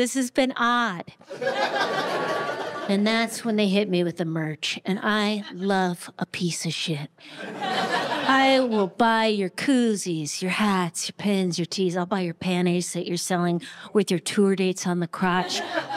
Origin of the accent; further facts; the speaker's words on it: Marquette, Michigan, United States; we're both originally from Marquette.